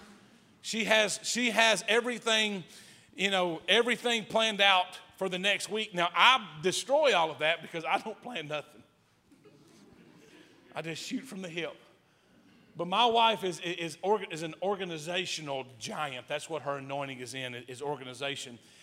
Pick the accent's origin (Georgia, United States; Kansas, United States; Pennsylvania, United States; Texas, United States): Texas, United States; I'm from East Texas, so I've never seen mountains like this in my life.